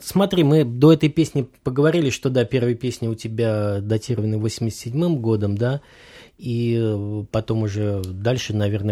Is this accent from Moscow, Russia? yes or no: yes; Moscow, Russia; я-то как москвич такой уже закоренел